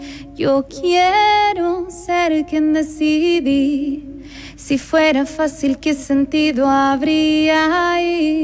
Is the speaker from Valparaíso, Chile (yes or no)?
no; Santiago, Santiago Metropolitan Region, Chile; Sí, soy chilena, pero siempre me preguntan de dónde soy, que me sienten algún acento distinto.